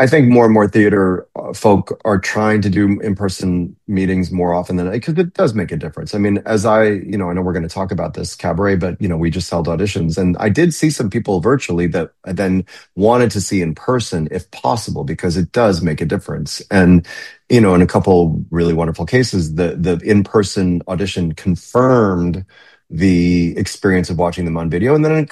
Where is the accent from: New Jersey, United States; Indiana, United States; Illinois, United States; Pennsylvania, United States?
Illinois, United States; Chicago; born there; No, yeah, I was born in Chicago. I'm living actually several blocks from where I was born on the north side.